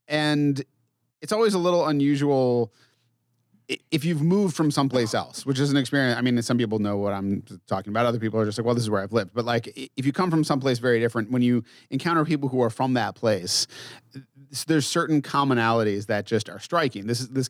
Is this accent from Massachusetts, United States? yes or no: yes; Massachusetts, United States; And now I grew up in Massachusetts in a town of 5,000 people. So my high school was a regional high school.